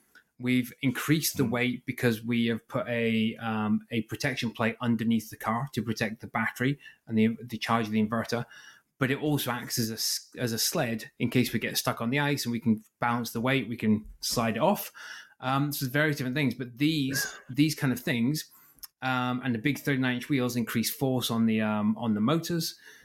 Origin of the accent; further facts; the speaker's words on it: Aberdeen, Scotland, United Kingdom; I worked in the oil and gas industry, as you guys know, that was my job growing up in Aberdeen.